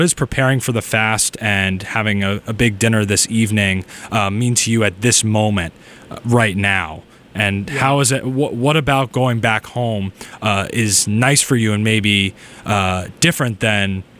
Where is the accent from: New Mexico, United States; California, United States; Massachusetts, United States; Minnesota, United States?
Massachusetts, United States; So you're from Massachusetts like me.